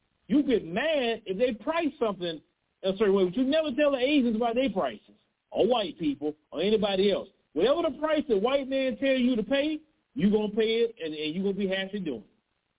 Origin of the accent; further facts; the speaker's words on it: Port Arthur, Texas, United States; I've seen growing up in Port Arthur, where I'm from, how Vietnamese people came into Port Arthur.